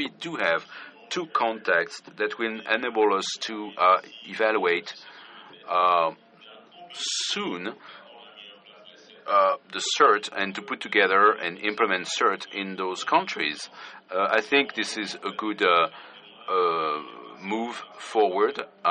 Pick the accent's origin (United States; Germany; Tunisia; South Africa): Tunisia; I am from Tunisia